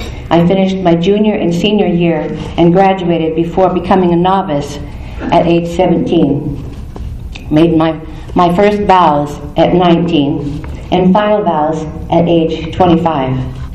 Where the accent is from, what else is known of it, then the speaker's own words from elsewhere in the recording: Wichita, Kansas, United States; now in Akron, United States; I was born in Anthony, Kansas, and I grew up mostly in Wichita, Kansas.